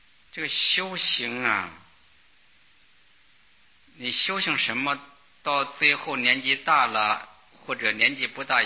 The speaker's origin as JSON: {"language": "Chinese", "country": "China", "said": "我们是中国人，"}